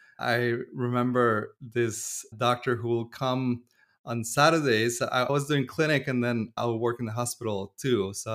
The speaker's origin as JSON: {"language": "English", "country": "Mexico", "moved": "as an adult", "lives_now": "United States", "said": "So I'm originally from Mexico. I went to medical school over there. And then I always had the idea to come to the US for residency."}